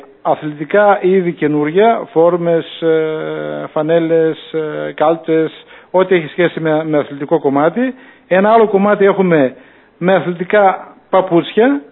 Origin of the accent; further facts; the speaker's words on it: Alexandroupoli, Eastern Macedonia and Thrace, Greece; εγώ παρότι είμαι εδώ από την Αλεξανδρούπολη, παρότι είμαι ζυμωμένος μέσα στην κοινωνία